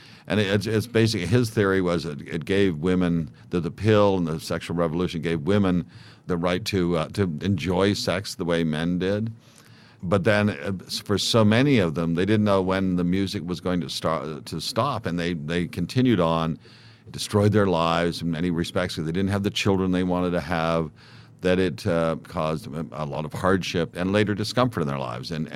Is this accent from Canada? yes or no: yes; Canada; I'm Canadian, so it's a subject that's best left undone.